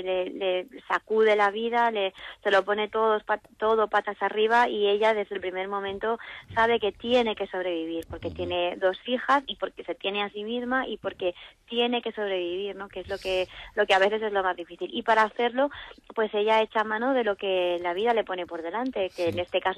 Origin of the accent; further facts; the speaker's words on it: Picanya, Valencian Community, Spain; Luego yo en mi pueblo, en Picaña, soy concejala